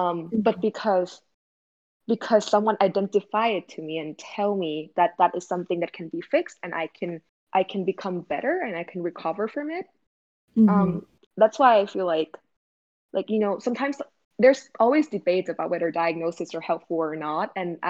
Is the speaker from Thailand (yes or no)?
yes; Bangkok, Thailand; moved away as an adult; now in United States; completely foreign to me until I arrived in the United States for college. Like I grew up in Thailand, I grew up in Bangkok